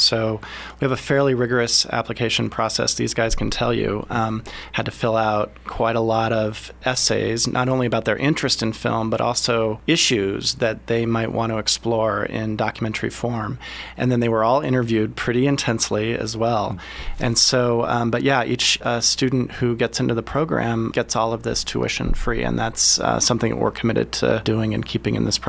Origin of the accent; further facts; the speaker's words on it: Colorado, United States; now in San Francisco, United States; I'm more a documentary filmmaker, but I grew up in the Springs. Actually, my great-grandparents settled in the Springs in the 30s, and my grandmother worked for Alexander Film